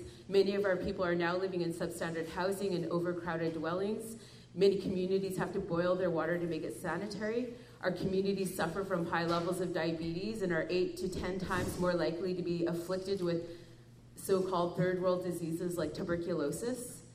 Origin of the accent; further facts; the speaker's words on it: British Columbia, Canada; I'm from the Ntlagatmus Nation, that's in the interior of BC.